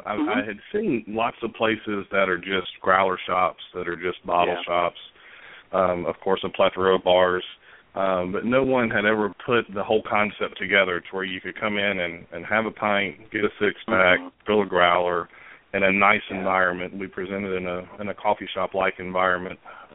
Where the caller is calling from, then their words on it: Knoxville, Tennessee, United States; I'm calling from Knoxville, yes, sir.